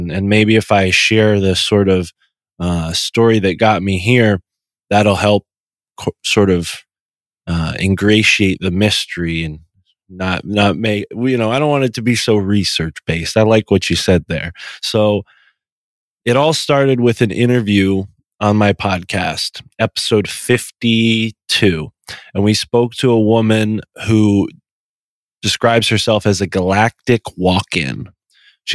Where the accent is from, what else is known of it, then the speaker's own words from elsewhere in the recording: Connecticut, United States; For folks who haven't heard, I'm from Connecticut. I live in Connecticut. I'm born here.